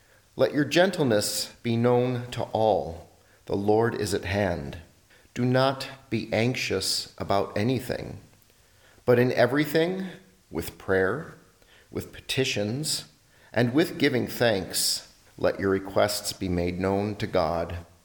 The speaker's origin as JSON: {"language": "English", "region": "California", "country": "United States", "tie": "born or raised there", "said": "I grew up in California, and we had palm trees and palm plants right on the property."}